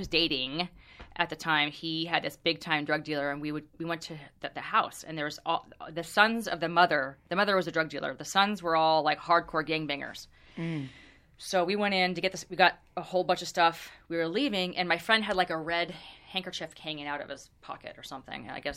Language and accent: English; California, United States; I grew up in Orange County, which was super, super conservative.